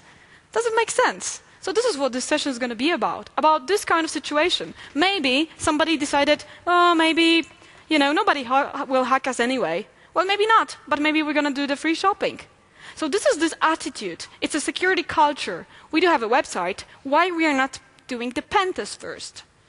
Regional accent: Poland; Did I mention that I'm from Poland and I like to buy cheap stuff?

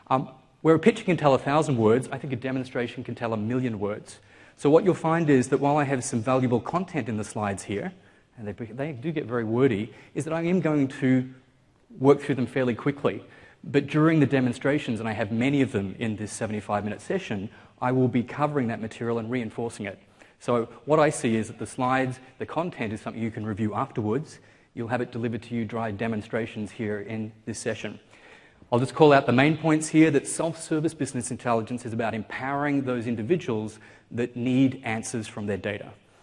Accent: Australia; There's a little bit of an accent going on. I am Australian. I've just come across from Melbourne yesterday.

